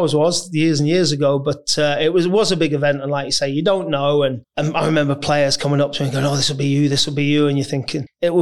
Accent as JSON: {"language": "English", "town": "Northampton", "region": "East Midlands", "country": "United Kingdom", "tie": "born or raised there", "said": "I come from Northamptonshire, so Northampton was my hometown"}